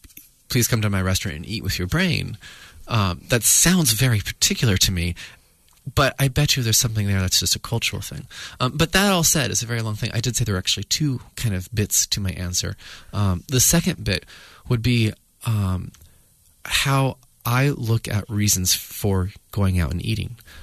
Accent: San Jose, California, United States; now in Cambridge, United States; I grew up in San Jose, so even though I live in Cambridge in the East Coast

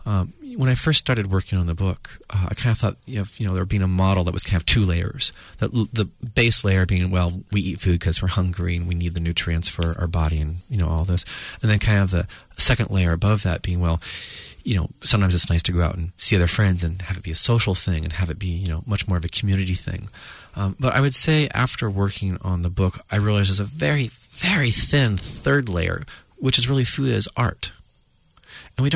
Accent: San Jose, California, United States; now in Cambridge, United States; I grew up in San Jose, so even though I live in Cambridge in the East Coast

